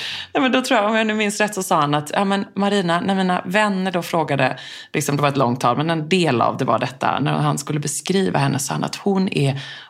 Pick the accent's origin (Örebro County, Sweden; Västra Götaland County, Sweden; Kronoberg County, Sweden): Västra Götaland County, Sweden; Gothenburg; Eftersom jag är från Göteborg.